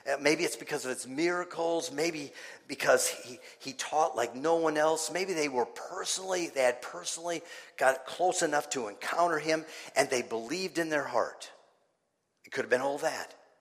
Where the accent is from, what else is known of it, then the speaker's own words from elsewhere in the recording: Minneapolis, Minnesota, United States; I grew up in Minneapolis.